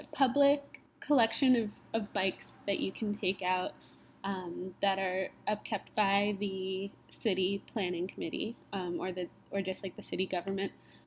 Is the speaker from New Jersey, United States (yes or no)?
yes; New Jersey, United States; So I live in New Jersey. I'm from New Jersey. And I also, but I live here in Carlisle, PA for school.